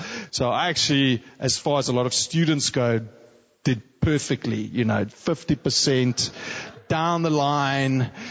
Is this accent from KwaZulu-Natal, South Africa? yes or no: no; Stellenbosch, Western Cape, South Africa; So I grew up in Stellenbosch, and I was a relatively good boy at school